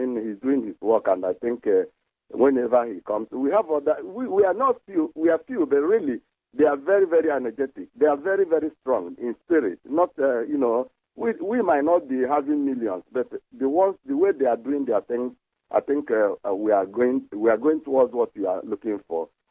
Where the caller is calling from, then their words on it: Manchester, North West England, United Kingdom; I'm calling from Manchester.